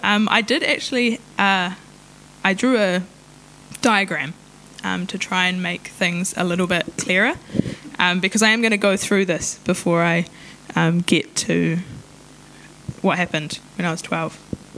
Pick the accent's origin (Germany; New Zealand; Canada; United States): New Zealand; first language Maori; English is a second language; And I also stated that I am Pākehā, but my first language was Māori.